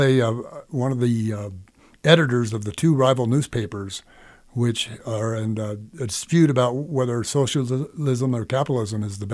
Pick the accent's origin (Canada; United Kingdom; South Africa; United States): United States; California; Well, I went to an outdoor pageant when I was growing up in California that really impressed me.